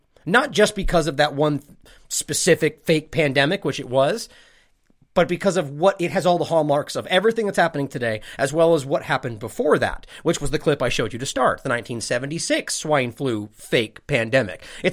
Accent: United States; as I am an American broadcasting from in the United States

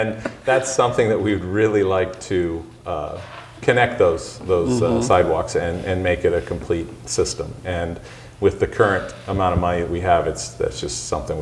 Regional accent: Arizona, United States; moved away as an adult; now in Brookings, United States; I'm actually kind of a transplant. We came from Arizona. That's where I grew up, went to school, went to Arizona State University, got an engineering degree, worked at Honeywell Aerospace for about 16 years.

